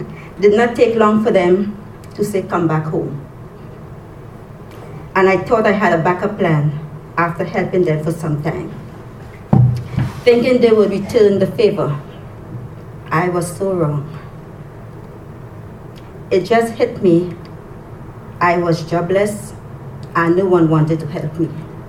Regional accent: Trinidad & Tobago; I am from Trinidad and Tobago. As a kid, I grew up in Catholic faith.

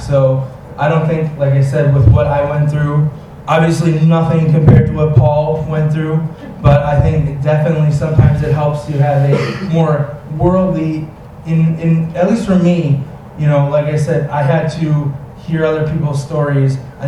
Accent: Wisconsin, United States; I'm from Wisconsin, so I travel

